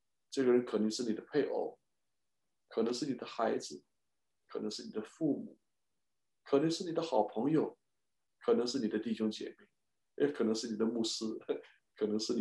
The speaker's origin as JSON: {"language": "Chinese", "country": "China", "tie": "born or raised there", "said": "我在中国大陆从小生活在那里，习惯了讲谎话"}